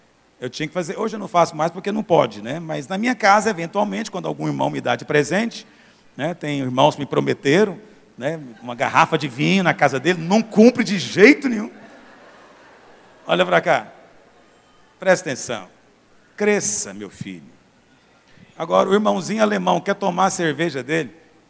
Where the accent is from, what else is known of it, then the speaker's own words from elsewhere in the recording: Goiás, Brazil; born there; Ainda bem que eu nasci em Goiás, nós somos mais santos aqui. Pois é, aqui em Goiás